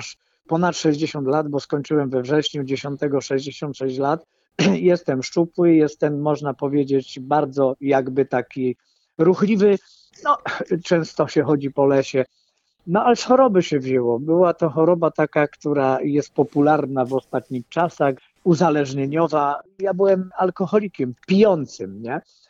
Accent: Silesian Voivodeship, Poland; Ja jestem z okolic Żywca, między Żywcem a Bielskiem. Mieszkam w miejscowości Międzybrodzie Bialskie, gdzie gmina nazywa się tak jak bardzo zbombardowane miasto na Ukrainie Czernichów.

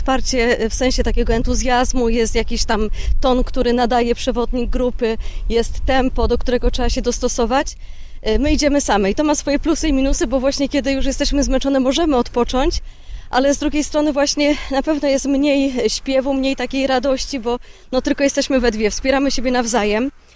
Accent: Pleszew, Greater Poland Voivodeship, Poland; mimo że ja pochodzę z Pleszewa, to jest blisko

